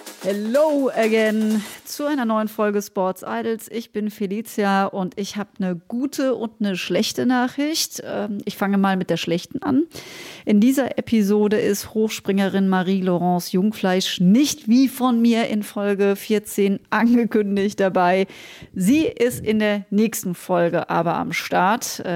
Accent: Münstertal, Baden-Württemberg, Germany; wir kommen beide aus dem Münstertal.

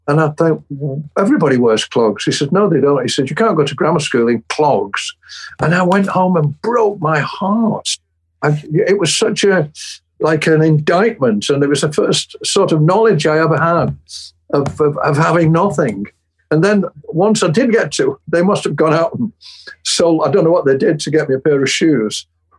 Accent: St Helens, North West England, United Kingdom; I was brought up in St Helens, and the people Liverpool Scousers call people from St Helens, which were they call us Woollybacks." Because they reckon that we live in the fields with the sheep.

